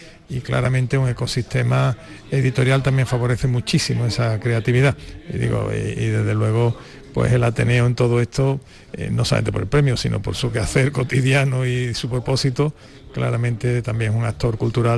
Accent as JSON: {"language": "Spanish", "town": "Seville", "region": "Andalusia", "country": "Spain", "said": "Yo como ateneísta, como sevillano, como editor y escritor"}